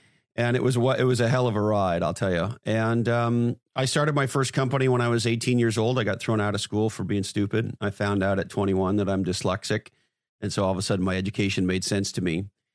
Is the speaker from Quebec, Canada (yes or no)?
yes; Montreal, Quebec, Canada; And I grew up in Montreal, Canada